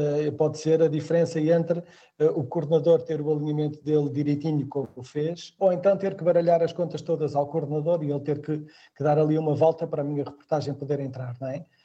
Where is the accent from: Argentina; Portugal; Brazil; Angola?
Portugal; Porto, Norte; eu sou do Porto, eu nasci na Sé do Porto, nunca vivi na Sé, mas nasci na Ordem do Terço, na Sé.